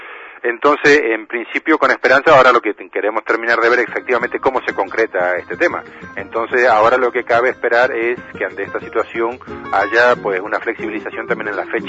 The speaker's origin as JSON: {"language": "Spanish", "country": "Argentina", "said": "También nosotros, como colectivo argentino"}